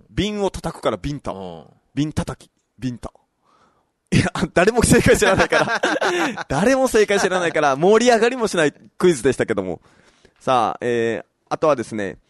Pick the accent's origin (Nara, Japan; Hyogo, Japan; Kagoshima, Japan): Kagoshima, Japan; でわ僕も鹿児島ですよって言って